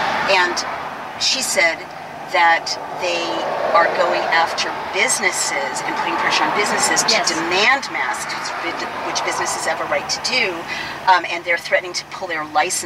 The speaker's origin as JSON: {"language": "English", "country": "United States", "said": "as an American, the fact that the door wasn't opened"}